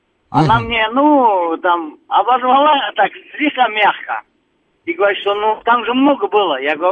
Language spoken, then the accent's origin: Russian; Armenia; now in Moscow, Russia; Я как бы армянин, я из Москвы поехал в Армению, и у меня мама с огорода там